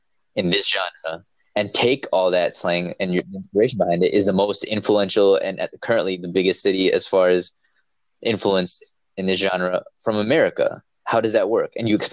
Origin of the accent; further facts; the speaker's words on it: Michigan, United States; I'm from Michigan, and I know about that.